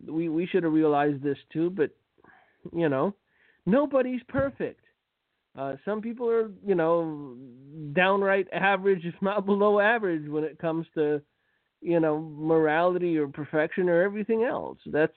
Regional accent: Romania; Romania, which is my home country, has confirmed that they will be moving their embassy

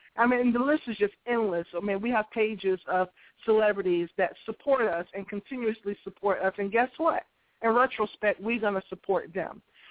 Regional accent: Boston, Massachusetts, United States; our hearts, because we're from Boston and we drive cars and we have hearts.

